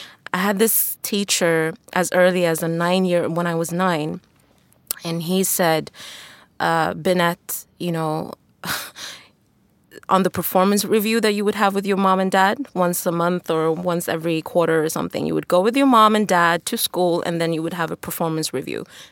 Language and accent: English; Tensta, Stockholm County, Sweden; the beauty of being, growing up in Tensta, Spånga, back then, I mean, I had neighbors from Turkey, Eritrea.